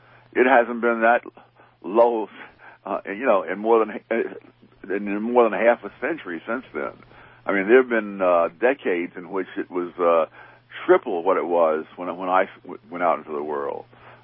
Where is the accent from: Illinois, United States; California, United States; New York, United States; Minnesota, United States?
New York, United States; New York City; It was we were poor people, much poorer than the people in Harlem or most other anywhere else today.